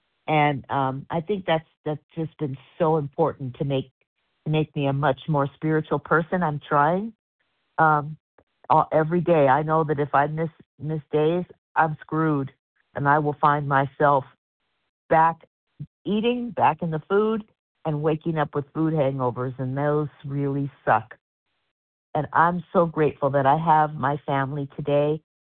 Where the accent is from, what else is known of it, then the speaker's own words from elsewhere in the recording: Palmdale, California, United States; I am from Palmdale, California, which is in the county of Los Angeles.